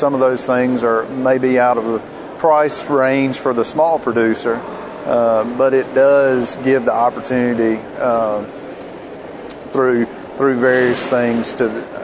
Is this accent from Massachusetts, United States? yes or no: no; Georgia, United States; All right, I'm from West Central Georgia. I live about an hour south of Atlanta.